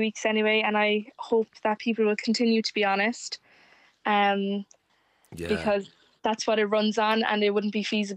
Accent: Kilmichael, County Cork, Ireland; now in Clonakilty, Ireland; I'm from Kilmichael, and I'm now living down in Castlefreak in Clonakilty.

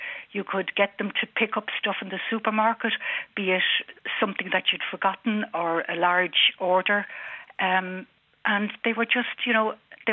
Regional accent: Dublin, Leinster, Ireland; moved away as an adult; I'm from Dublin myself, down here for about 4 decades.

